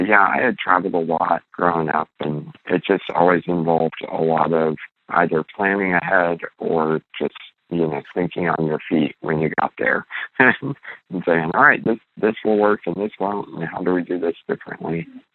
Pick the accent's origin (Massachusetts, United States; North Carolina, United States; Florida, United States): Florida, United States; and then we're originally from Florida, and so taking like road trips down there.